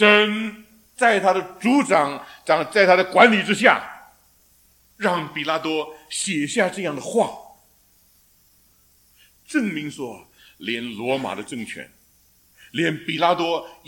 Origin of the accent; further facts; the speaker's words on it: China; 在我的脑筋里应当是直写的，因为我们是中国人。